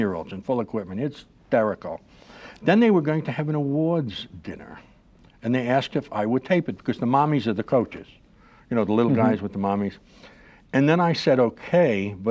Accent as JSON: {"language": "English", "town": "Brooklyn", "region": "New York", "country": "United States", "tie": "born or raised there", "said": "They couldn't when I was little because I was brought up in Williamsburg, Brooklyn, which is a very Jewish"}